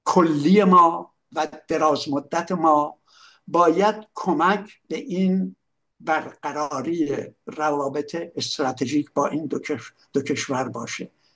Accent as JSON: {"language": "Persian", "country": "Iran", "said": "اگه ما وطنمون رو دوست داریم، اگه به آینده ایران، ایران یک پارچه عقیده داریم"}